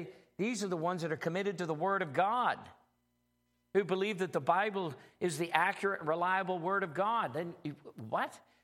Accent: Ireland; I could give you my address in 20 minutes. I'm Irish. I'd probably tell you three stories and a joke

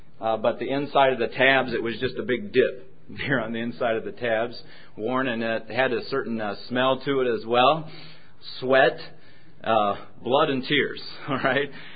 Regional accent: Oregon, United States; If you put your finger right in the middle of that loop, that's where I grew up there in Oregon.

